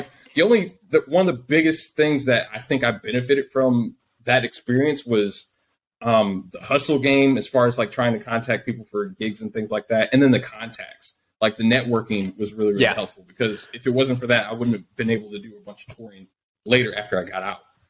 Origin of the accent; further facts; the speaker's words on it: St. Louis, Missouri, United States; now in Kansas City, United States; I'm in Kansas City, Missouri. I grew up though in St. Louis, which is like 3 hours east. And essentially I grew up in a bad neighborhood.